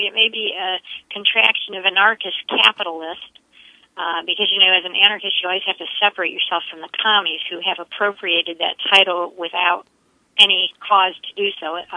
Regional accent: Midwest, United States; I am not from New York City originally. I'm from the Midwest, and when I go home, very interesting to me to observe the police state there.

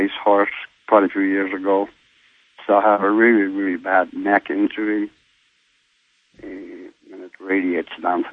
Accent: Scotland, United Kingdom; born there; I was born in Scotland

